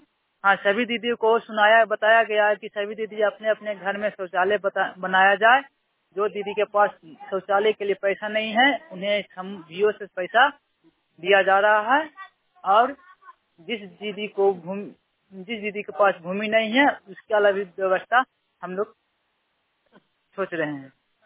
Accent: Bhimsen, Bihar, India; मैं नालंदा जिला के चंडी प्रखंड ग्राम भीमसेन का निवासी हूँ।

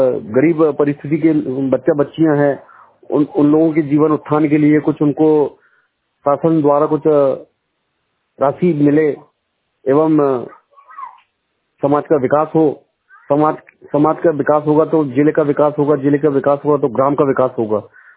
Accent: Guraiya, Madhya Pradesh, India; ग्राम गुरैया जिला छिंदवाड़ा मध्य प्रदेश का निवासी हूँ।

